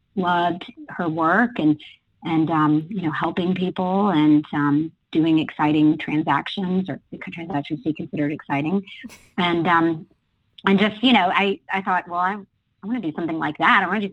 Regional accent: Houston, Texas, United States; I was born in Houston at Women's Hospital, and I grew up in Houston until I went away to college. And I'm actually a fourth-generation Houstonian on my father's side.

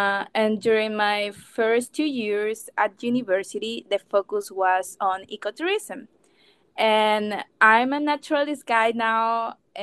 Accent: Coclé, Panama; I'm from Panama, a beautiful, small Central American country. And I spent all my childhood and schooling in my wonderful province of Coclé, one of the central provinces on the Pacific side of Panama. And since I was little, I have lived in a rural area

